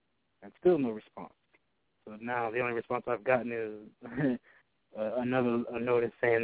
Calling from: Maryland, United States; Yeah, I'm calling from Maryland area.

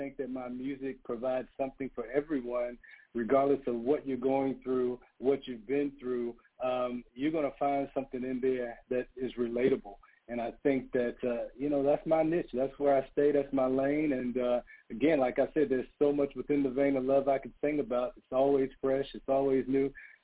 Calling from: Atlanta, Georgia, United States; I am based in Atlanta, so I'm in Georgia tonight. I'm home.

